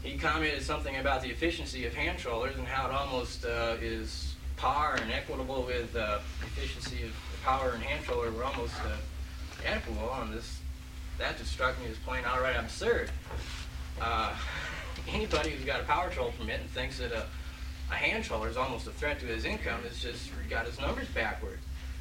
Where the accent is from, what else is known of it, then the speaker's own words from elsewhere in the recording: Juneau, Alaska, United States; I'm from Juneau, Alaska, and I represent myself as a hand troller.